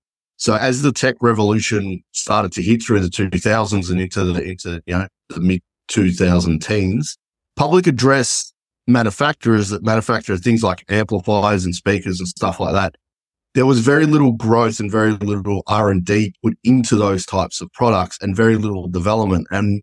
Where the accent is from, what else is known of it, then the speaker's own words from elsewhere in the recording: Melbourne, Victoria, Australia; now in United States; So Jason and I are both from Melbourne in Australia, and we didn't meet until we were both working on an unrelated project in about 2018.